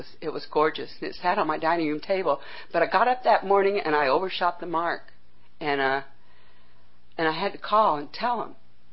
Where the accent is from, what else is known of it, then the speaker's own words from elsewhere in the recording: Midwest, United States; I grew up in the Midwest where the God was an angry God.